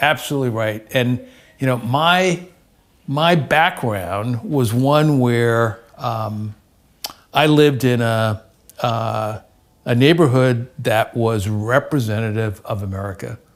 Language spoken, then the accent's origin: English; Hempstead, New York, United States; also born or lived in Mineola; while I was born in Mineola, I grew up in Hempstead, Long Island.